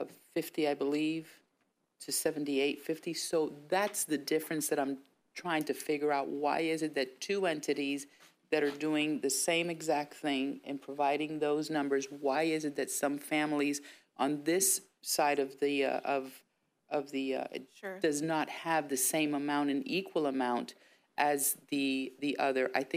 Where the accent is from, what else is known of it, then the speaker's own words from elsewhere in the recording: Florida, United States; Because I'm from Hillsborough County, and you also serve Hillsborough County